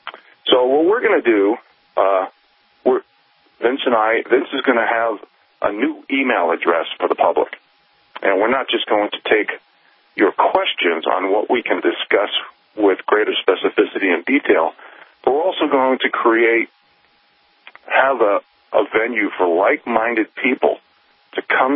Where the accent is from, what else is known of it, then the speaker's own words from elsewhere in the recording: New York City, New York, United States; now in Montana, United States; I grew up in the metropolitan area of New York City. I was born in Jamaica, Queens.